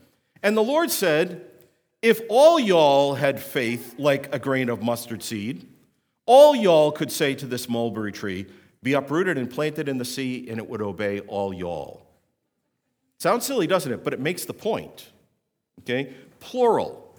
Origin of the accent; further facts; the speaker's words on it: New England, United States; Now, in the South, right, I'm from New England. This is not my native language, but in the South, there's y'all.